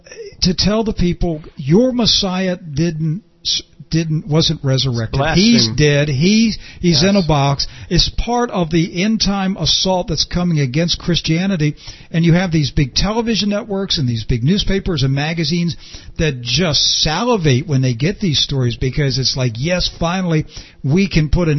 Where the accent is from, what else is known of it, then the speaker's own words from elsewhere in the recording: Texas, United States; now in Tennessee, United States; So I tell you, know, we came here from Texas, and I honestly thought I would never leave Texas. I love Texas.